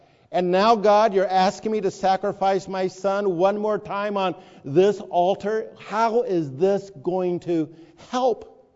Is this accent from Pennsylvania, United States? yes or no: no; Newport Beach, California, United States; I grew up earlier on in Newport Beach, every boat had this.